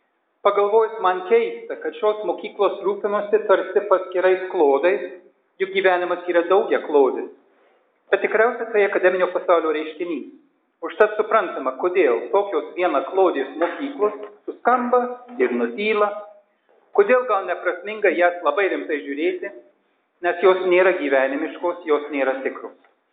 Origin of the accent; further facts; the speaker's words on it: California, United States; aš, augdamas Kalifornijos utopijoje, jaučiau pareigą iš jos išeiti